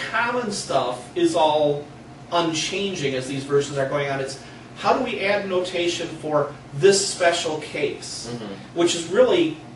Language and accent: English; Michigan, United States; if I go through this whole interview without saying ain't or gonna, then nobody will know I'm from Michigan.